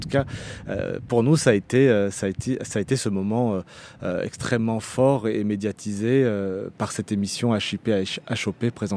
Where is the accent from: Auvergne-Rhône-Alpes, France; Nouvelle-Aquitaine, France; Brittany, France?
Auvergne-Rhône-Alpes, France; Saint-Priest; J'ai grandi dans un quartier, donc à Saint-Priest, effectivement.